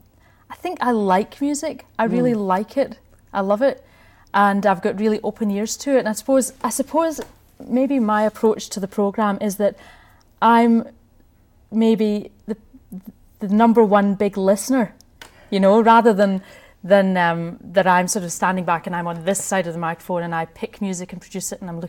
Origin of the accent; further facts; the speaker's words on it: Scotland, United Kingdom; I grew up in Scotland, so there was Scottish music around if you were interested in it. Although, you know, I grew up in the 60s and 70s.